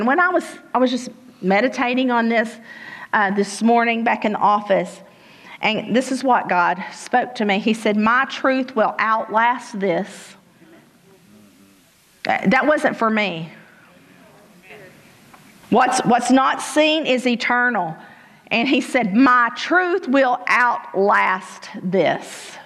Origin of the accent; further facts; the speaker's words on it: England, Arkansas, United States; we grew up in England, Arkansas